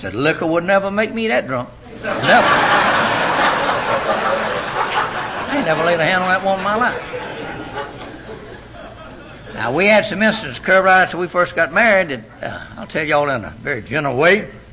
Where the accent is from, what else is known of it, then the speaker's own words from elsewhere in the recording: Georgia, United States; I was raised up in South Georgia town now on a one-horse farm.